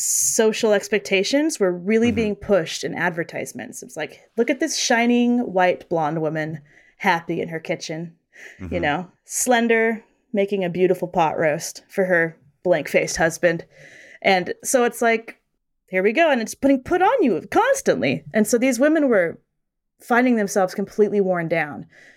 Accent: Utah, United States; I come from I'm from Utah, and it's very similar where it's like, you're surrounded by family at all times.

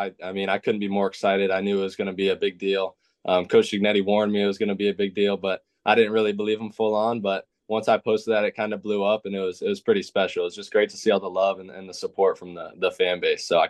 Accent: Indiana, United States; You know, growing up in Indiana, basketball is a big thing

